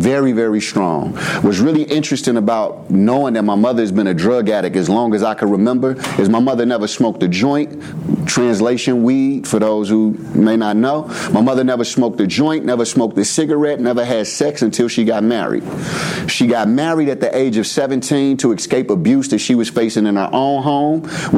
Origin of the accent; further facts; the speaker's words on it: St. Louis, Missouri, United States; I am a St. Louis native, born and raised in St. Louis. I grew up in Walnut Park in North St. Louis, an area where some people are afraid to go.